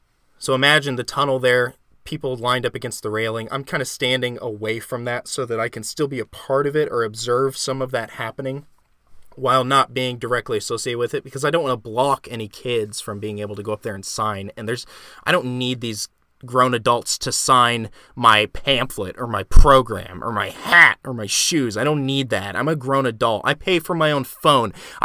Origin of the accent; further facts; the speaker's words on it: Indiana, United States; I'm a Pacers fan. I grew up in Indiana.